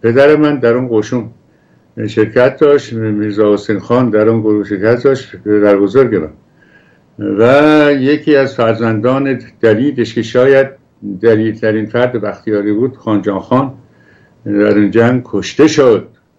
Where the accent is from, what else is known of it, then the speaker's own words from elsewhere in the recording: Dareh, Isfahan, Iran; born there; این ده ما که من در اونجا به دنیا آمدم اسمش دره. در این دور در واقع یه چیز حدود 42 کیلومتر با گلپایگان فاصله داره و ما در نزدیکی خونسار و وانشون هستیم، یعنی بودیم، و من اونجا به دنیا آمدم.